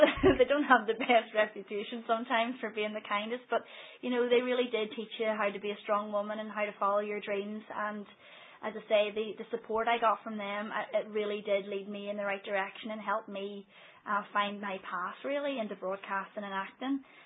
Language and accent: English; Belfast, Northern Ireland, United Kingdom; I was born late 70s.